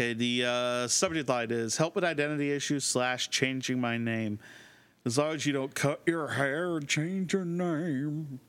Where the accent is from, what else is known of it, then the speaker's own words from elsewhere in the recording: California, United States; moved away as an adult; Since I grew up in California with Dad's family around constantly, I've gotten a massive dose of Latin American culture for all my life.